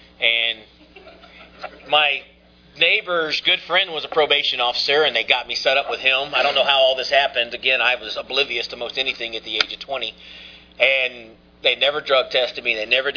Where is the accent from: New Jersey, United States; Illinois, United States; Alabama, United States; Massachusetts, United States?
Alabama, United States; now in Newport Richey, United States; I am a fish out of water in Florida. I am from Alabama and surrounded by Yankees.